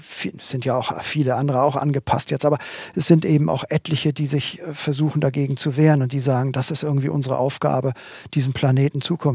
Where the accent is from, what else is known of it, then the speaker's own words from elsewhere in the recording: Ratzeburg, Schleswig-Holstein, Germany; Naja, ich bin ja in Ratzeburg aufgewachsen. Ratzeburg hat Seen.